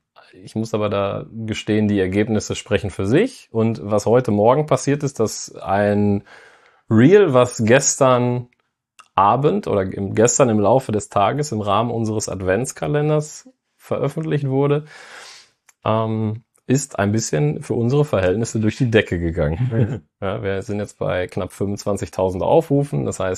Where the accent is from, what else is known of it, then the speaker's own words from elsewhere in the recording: North Rhine-Westphalia, Germany; ich bin auch kein Düsseldorfer, so wie der Großteil des Teams, sondern ja, Sauerländer jung